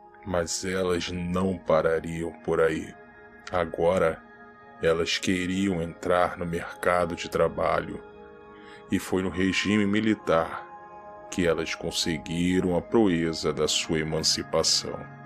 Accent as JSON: {"language": "Portuguese", "country": "Brazil", "said": "O Brasil, meu país de origem"}